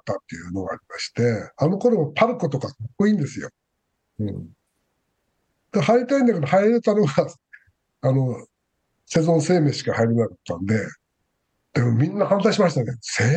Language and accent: Japanese; Hakodate, Hokkaido, Japan; also born or lived in Sapporo; 僕は、出身が北海道の函館だったんで